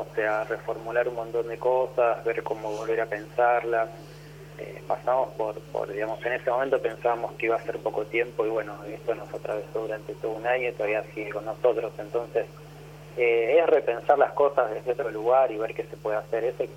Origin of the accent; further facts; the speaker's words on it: Bahía Blanca, Buenos Aires Province, Argentina; como mi ciudad, donde yo nací, me crié. Tiene esa potencia que creo que para todo bahiense tiene por lo menos cierta curiosidad